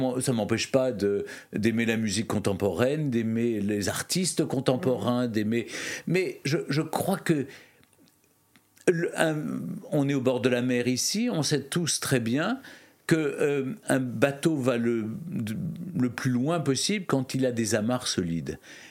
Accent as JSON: {"language": "French", "town": "Lyon", "region": "Auvergne-Rhône-Alpes", "country": "France", "tie": "born there", "said": "Je suis né à Lyon, j'y suis retourné."}